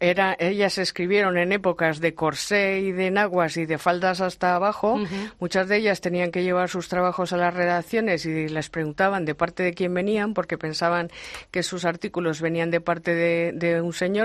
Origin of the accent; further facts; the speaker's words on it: Spain; also born or lived in Washington, United States; sin la presencia de las mujeres españolas, que en 5 siglos hemos ido dejando huella